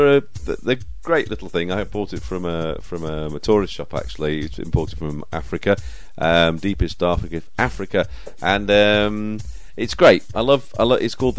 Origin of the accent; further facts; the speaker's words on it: England, United Kingdom; I think we should just make the most of being English, because we should be proud to. And sometimes I get fed up of being afraid to be English, which is a shame.